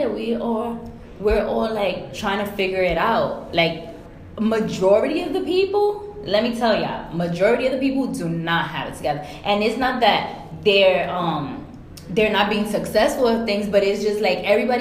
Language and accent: English; New York City, New York, United States; Like, it was just love because we're from New York City.